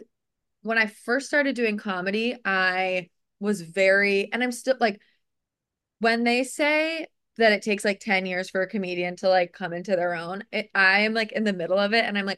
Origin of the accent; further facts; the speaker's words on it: Connecticut, United States; now in New York, United States; I grew up in Connecticut, which is fine. You know, lovely upbringing. Can't complain. And then went to college for acting and then moved to New York.